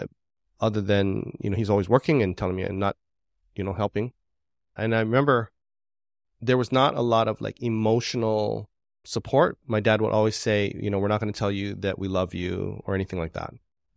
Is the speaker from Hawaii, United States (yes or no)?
yes; Manoa, Hawaii, United States; So mine would be, I grew up here in Manoa.